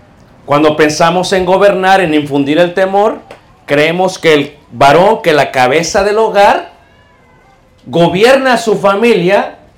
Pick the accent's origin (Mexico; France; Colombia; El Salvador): Mexico; Mexico City; Yo cuando era pequeño en Ciudad de México